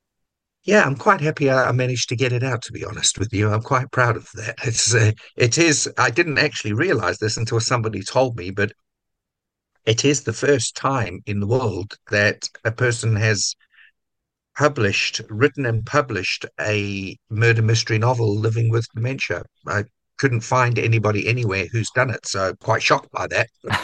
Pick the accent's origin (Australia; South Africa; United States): South Africa; also born or lived in Hartlepool; Yes, I was born in Hartlepool, grew up in South Africa, born in Hartlepool.